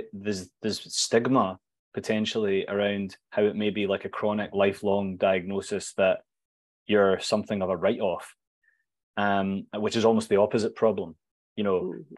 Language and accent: English; Glasgow, Scotland, United Kingdom; I was actually pioneered in my hometown of Glasgow.